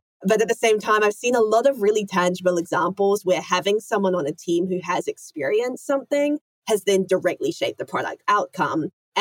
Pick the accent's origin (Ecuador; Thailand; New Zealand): New Zealand; I'm from Aotearoa, New Zealand